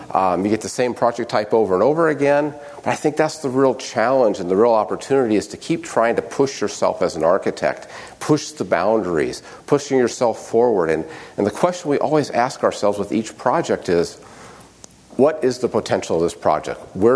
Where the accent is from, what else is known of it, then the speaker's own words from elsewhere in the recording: Nebraska, United States; Okay, I'm from Nebraska, and we're having the same issues that Texas is having right now